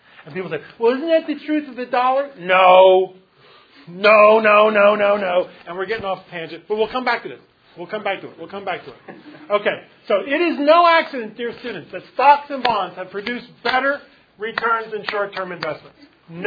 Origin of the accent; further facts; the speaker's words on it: Philadelphia, Pennsylvania, United States; You know, I'm Italian, right? I'm Italian from Philadelphia. You ever been to Philadelphia? You're not missing anything.